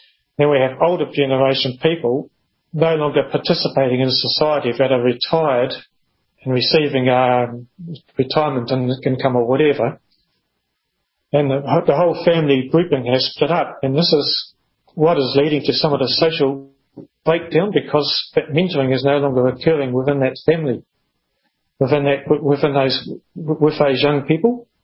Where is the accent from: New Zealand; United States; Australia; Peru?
New Zealand; I'm originally from New Zealand